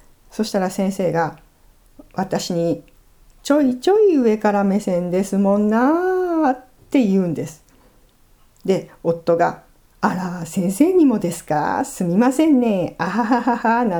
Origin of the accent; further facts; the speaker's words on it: Fukuoka, Japan; 確かに博多っ子気質で、まあ、口調はきつい方だとは思います。